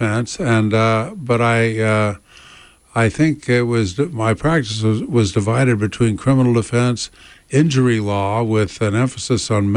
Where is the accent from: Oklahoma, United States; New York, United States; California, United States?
California, United States; Pacific Beach; And we moved, eventually lived in, and I was raised in Pacific Beach.